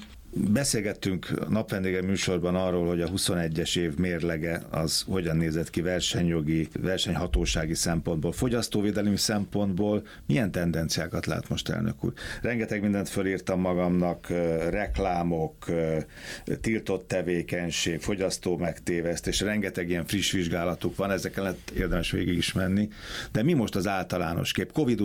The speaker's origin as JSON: {"language": "Hungarian", "country": "Hungary", "said": "És én, mint magyar fogyasztó, ki vagyok szolgáltatva egy külföldről szolgáltató piaci szereplőnek"}